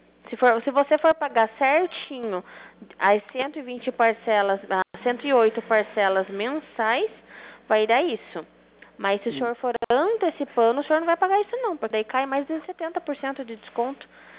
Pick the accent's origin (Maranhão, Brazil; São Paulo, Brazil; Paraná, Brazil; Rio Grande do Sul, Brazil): São Paulo, Brazil; Itapetininga; Eu sou daqui de Itapetininga. Pra falar a verdade.